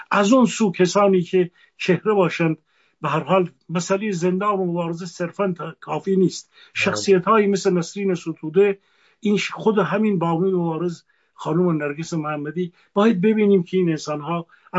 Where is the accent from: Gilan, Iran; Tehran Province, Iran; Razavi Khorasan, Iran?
Gilan, Iran; من یک فرد اهل گیلانم.